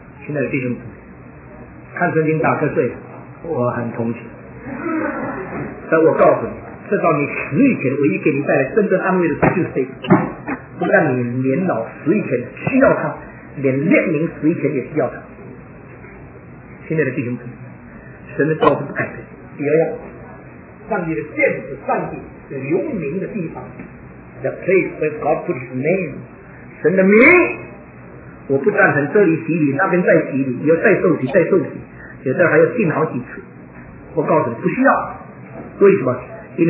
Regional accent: China

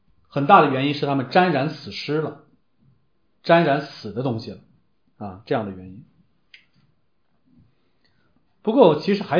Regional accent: China; 大家知道我们中国人最爱吃猪

